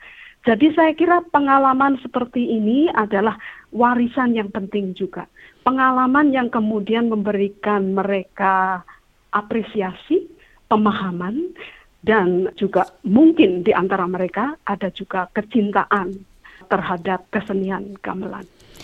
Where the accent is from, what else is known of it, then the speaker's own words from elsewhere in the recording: Java, Indonesia; saya sebagai orang Jawa di Indonesia belum pernah bermain gamelan sama sekali